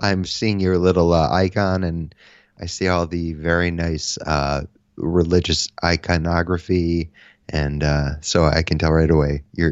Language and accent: English; Connecticut, United States; I'm from Connecticut, so I grew up playing in bands that toured with … all the time